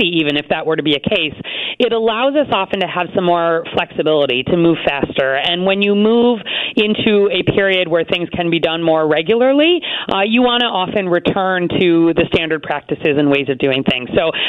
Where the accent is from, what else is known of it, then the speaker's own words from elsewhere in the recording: Chicago, Illinois, United States; I have. I'm a Chicagoan. I don't think you can call yourself a Chicagoan if you haven't tried it at least once.